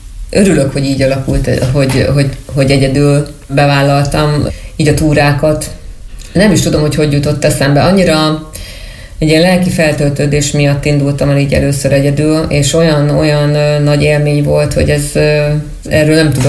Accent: Great Hungarian Plain, Hungary; ugye az Alföldön nőttem fel, tehát ott viszonylag kevés a hegy

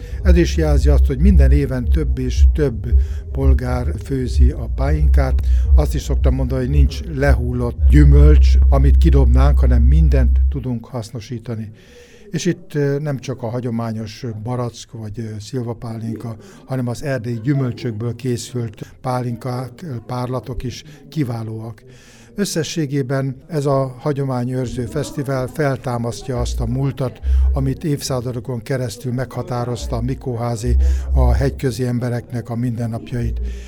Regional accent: Borsod-Abaúj-Zemplén, Hungary; ami nekem a gyerekkoromra emlékeztet, hiszen hegyközben itt nevelkedtem én is, és ezek úgy kivesztek.

